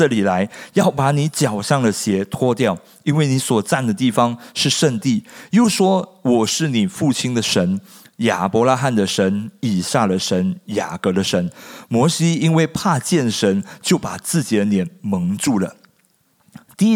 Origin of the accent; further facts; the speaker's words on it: Malaysia; moved away; 因为我是从马来西亚来，刚开始的时候我在阿摩哥住